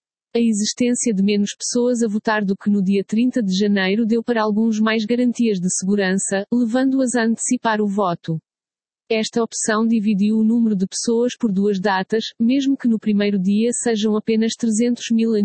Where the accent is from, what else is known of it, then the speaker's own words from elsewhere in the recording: Caldas da Rainha, Leiria, Portugal; born there; now in Portimão, Portugal; Nasci nas Caldas da Rainha, mas estou a morar em Portimão.